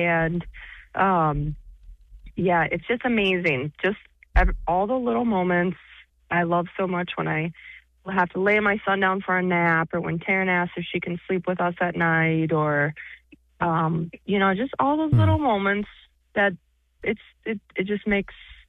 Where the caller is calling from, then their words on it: Menominee, Michigan, United States; from Menominee.